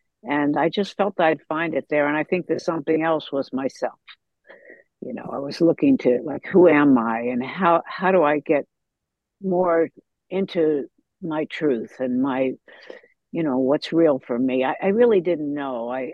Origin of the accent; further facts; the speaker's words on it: East Coast, United States; Well, I was a wanderer from the East Coast